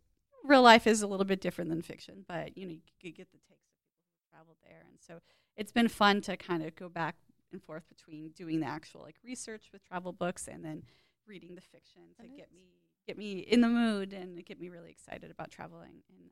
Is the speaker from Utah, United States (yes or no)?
no; Bakersfield, California, United States; I grew up in Bakersfield